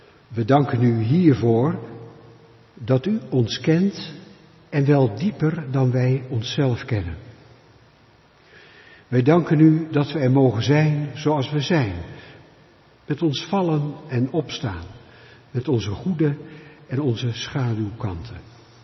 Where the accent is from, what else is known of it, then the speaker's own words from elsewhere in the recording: Netherlands; Dat is een bericht dat ons schokt als Nederlanders.